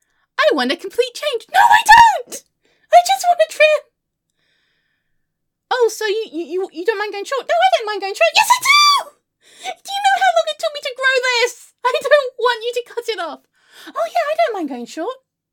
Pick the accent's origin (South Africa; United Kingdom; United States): United Kingdom; England; I'm English. I need to moan.